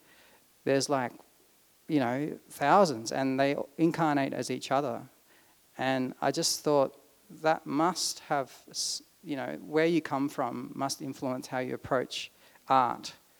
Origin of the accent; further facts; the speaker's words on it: Adelaide, South Australia, Australia; also born or lived in India; I grew up mostly in Adelaide, but I was born in India